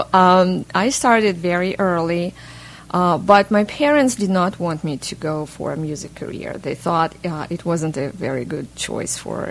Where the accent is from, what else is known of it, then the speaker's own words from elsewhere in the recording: Kyiv, Ukraine; Well, I was raised in Ukraine, Kyiv, the capital of Ukraine